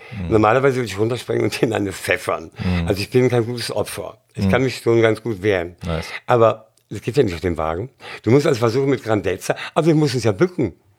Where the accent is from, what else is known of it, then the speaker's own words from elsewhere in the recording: Germany; Als Deutscher muss ich den Polen schon wieder erklären, wie es geht.